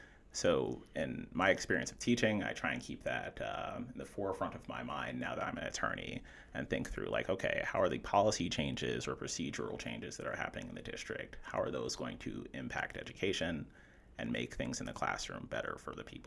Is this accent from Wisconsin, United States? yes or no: yes; Milwaukee, Wisconsin, United States; I grew up in Milwaukee, came from a family of public school educators